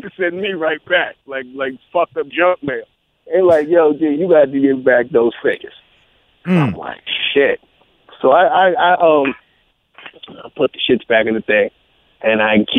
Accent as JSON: {"language": "English", "town": "Brooklyn", "region": "New York", "country": "United States", "tie": "born or raised there", "said": "I'm thinking in my head, you know, because I was I was from Brooklyn, right?"}